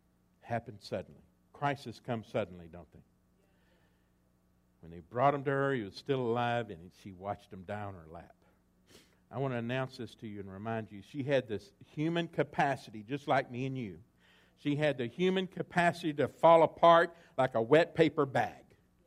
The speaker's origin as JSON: {"language": "English", "region": "Texas", "country": "United States", "tie": "born or raised there", "said": "I grew up around that in East Texas."}